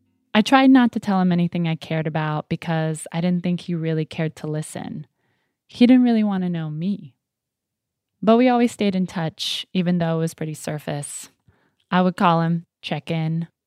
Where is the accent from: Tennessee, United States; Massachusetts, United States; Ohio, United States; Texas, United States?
Ohio, United States; I'm on my way back to my hometown in Ohio.